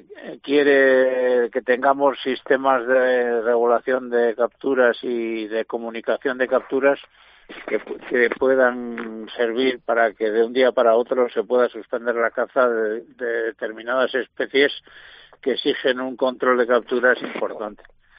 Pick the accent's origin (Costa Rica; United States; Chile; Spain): Spain; Castile and León; los máximos protagonistas somos los cazadores de Castilla y León, ya que somos la región con el mayor aprovechamiento de codorniz del mundo